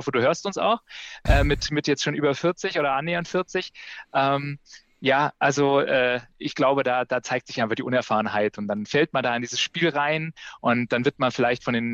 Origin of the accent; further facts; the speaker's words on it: Kelkheim, Hesse, Germany; ich komme ja aus Kelkheim